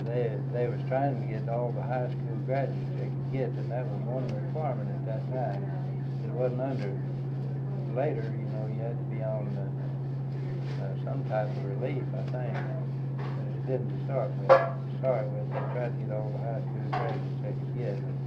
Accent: Bonnieville, Kentucky, United States; I was raised around Bonneville in Hart County.

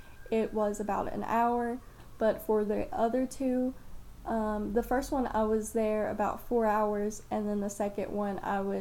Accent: Whitesburg, Kentucky, United States; born there; I'm 21, and I was born in Whitesburg, Kentucky.

